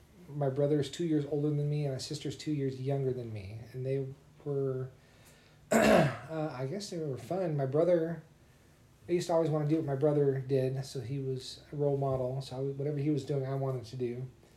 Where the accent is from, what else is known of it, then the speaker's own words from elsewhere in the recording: Pomona, California, United States; I grew up in a city called Pomona, California. And it was, it's east of Los Angeles, about 30 miles east of Los Angeles.